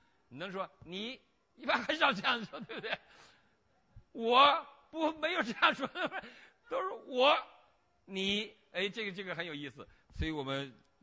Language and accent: Chinese; China; 我们中国人的一个最不好的东西就是爱否定别人。这个如果你接触中国人，我们小时候因为我们受这种阶级斗争的观念的教育，